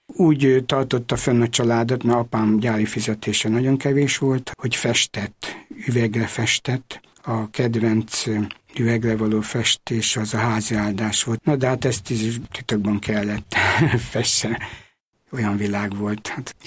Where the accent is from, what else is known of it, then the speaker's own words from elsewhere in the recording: Romania; moved away as an adult; now in Hungary; mert végülis mi magyarok vagyunk, nem románok.